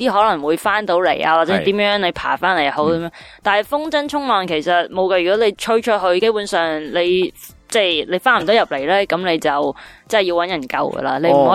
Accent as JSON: {"language": "Cantonese", "town": "Cheung Chau", "region": "Islands", "country": "Hong Kong", "said": "因为我本身系长洲人嚟嘅，"}